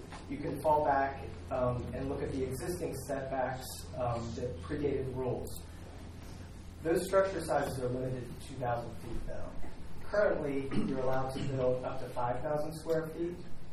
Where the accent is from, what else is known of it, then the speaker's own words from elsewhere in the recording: Chapel Hill, North Carolina, United States; I'm from Chapel Hill, North Carolina.